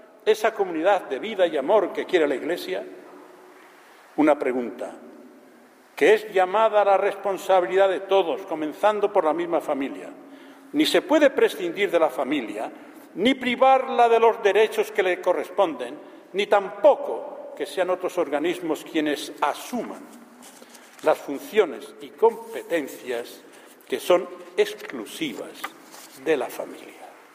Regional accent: Medina de Rioseco, Castile and León, Spain; Y en mi pueblo, qué caramba, Medina de Río Seco

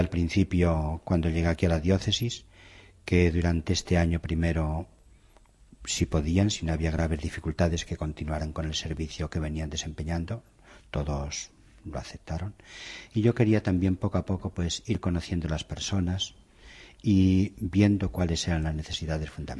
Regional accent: Ávila, Castile and León, Spain; also born or lived in Palencia / Salamanca; porque yo estuve 3 años en Palencia y había estado 14 años en Salamanca, y yo soy de Ávila.

